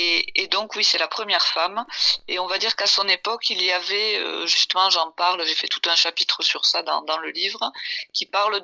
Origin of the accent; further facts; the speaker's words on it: Toulouse, Occitanie, France; comme je suis toulousaine, il m'a semblé plus pratique au départ de chercher quelqu'un issu de ma ville ou de ma région.